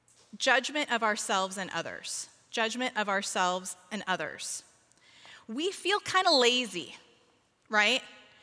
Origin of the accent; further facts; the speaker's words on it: California, United States; I'm from California. How do I do things in the snow?